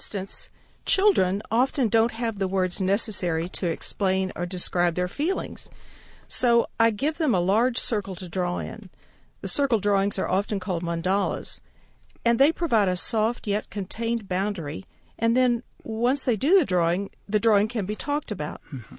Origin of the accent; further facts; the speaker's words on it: Dallas, Texas, United States; My hometown of Dallas, Texas is right in the middle of what they call Tornado Alley.